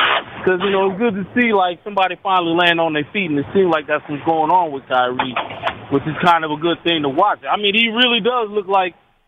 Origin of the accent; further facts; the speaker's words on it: Tucson, Arizona, United States; But as far as Bill Walton, I mean, I'm from Tucson, so, you know, we enjoyed having his son at the University of Arizona.